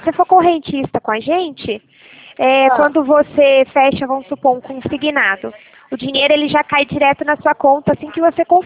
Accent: São Paulo, Brazil; Não, eu sou do estado de São Paulo.

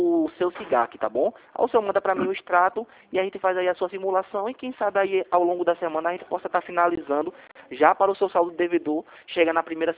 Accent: Recife, Pernambuco, Brazil; Sou daqui de Recife mesmo.

